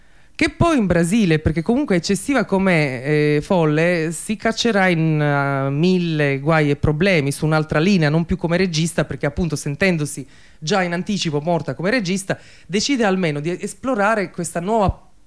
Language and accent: Italian; Croatia; Italian is a second language; Io sono croata